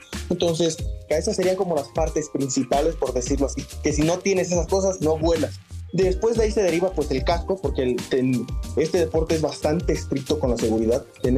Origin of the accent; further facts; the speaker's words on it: Mexico; actualmente soy campeón mexicano general